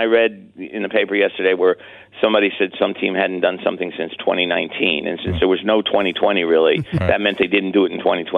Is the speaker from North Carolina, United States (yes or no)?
no; Washington, District of Columbia, United States; I kind of like to see the Nats do well. They're my hometown team.